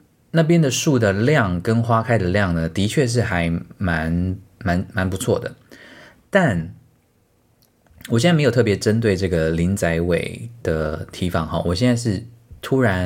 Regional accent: Taiwan; 你看我也是台湾人性格啊

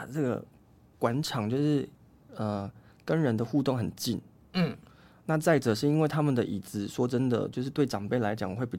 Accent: Kaohsiung, Taiwan; 因为高雄对我来讲很重要的，我是在那边长大，然后也是从那个地方开始唱歌

